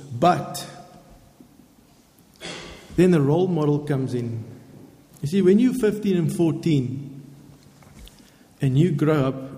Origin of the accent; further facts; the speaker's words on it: Boksburg, Gauteng, South Africa; born there; I was born in South Africa. It was a little town or town, big town now called Boksburg.